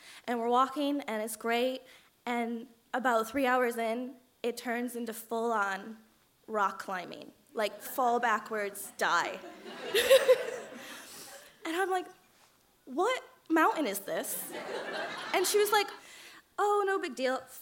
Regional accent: United States; now in Dublin, Ireland; you can probably tell I'm not Irish. I'm American. I've lived in Dublin for on and off the last 3 years.

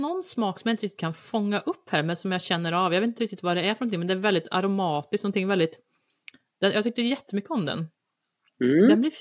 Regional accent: Värmland, Sweden; Jag är ju uppväxt som sagt i Värmland på landsbygden.

